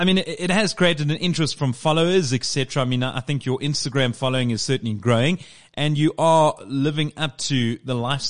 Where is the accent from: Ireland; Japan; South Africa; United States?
South Africa; As a South African, obviously I want to root for the locals